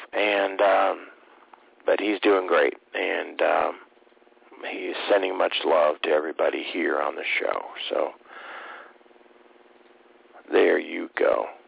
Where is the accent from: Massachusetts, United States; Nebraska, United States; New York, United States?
Nebraska, United States; also born or lived in Chicago; I'm from Nebraska